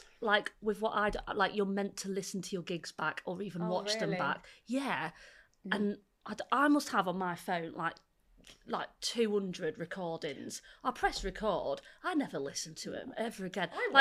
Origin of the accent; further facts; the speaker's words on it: Leeds, Yorkshire and the Humber, United Kingdom; And I'm from Leeds